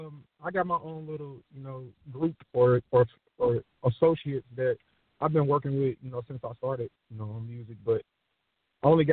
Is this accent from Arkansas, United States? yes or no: yes; Pine Bluff, Arkansas, United States; He's a guy that I know from my hometown, Pine Bluff, Arkansas